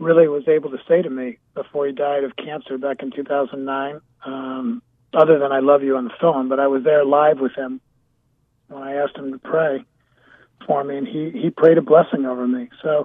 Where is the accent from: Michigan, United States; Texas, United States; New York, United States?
New York, United States; Buffalo; also born or lived in California; I grew up, started off in California. My dad was on the Los Angeles Chargers and then the San Diego Chargers. And then he got sold to the Buffalo Bills for $100. We moved to Buffalo